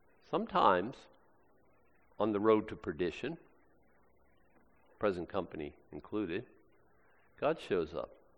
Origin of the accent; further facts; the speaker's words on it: United States; I'm an American, okay?